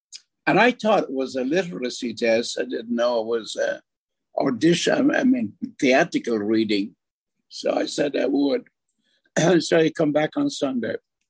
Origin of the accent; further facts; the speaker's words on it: Ireland; I said, well, I wouldn't need it. I'm Irish.